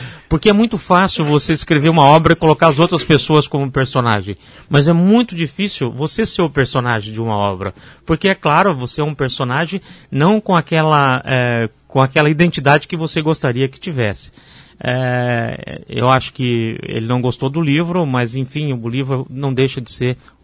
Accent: Piabiru, Paraná, Brazil; eu cresci em Piabiru

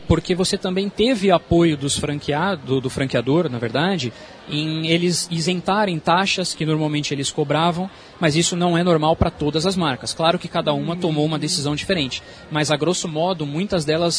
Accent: São Paulo, Brazil; now in Maringá, Brazil; eu vim para Maringá em 2003 e haviam poucas franquias. Eu sou oriundo de São Paulo.

